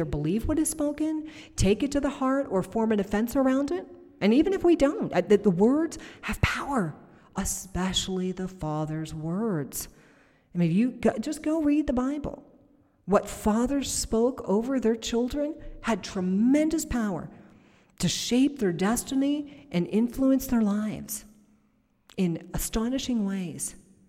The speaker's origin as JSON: {"language": "English", "country": "Ireland", "said": "I'm Irish."}